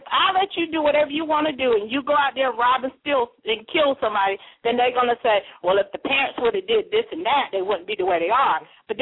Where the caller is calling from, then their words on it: South Carolina, United States; calling from South Carolina.